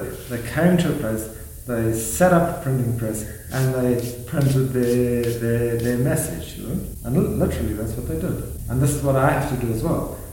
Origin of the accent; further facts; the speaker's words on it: Lesotho; But I was there, and I was enjoying it. I came from Lesotho.